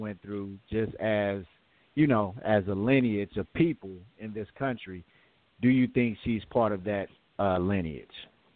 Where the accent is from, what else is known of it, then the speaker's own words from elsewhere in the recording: United States; There's a certain experience that comes with being a black American that we can all relate to.